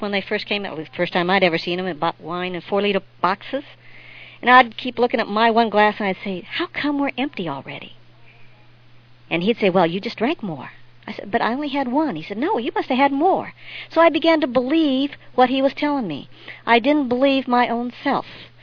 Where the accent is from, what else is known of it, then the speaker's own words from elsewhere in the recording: Los Angeles, California, United States; I come from Los Angeles, the sort of the western part